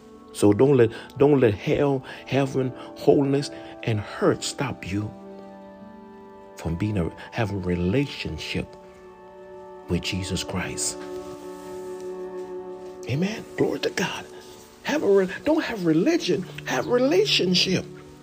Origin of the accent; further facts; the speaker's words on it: Jamaica; y'all foreigners come here to take all the job, knowing that I was from Jamaica.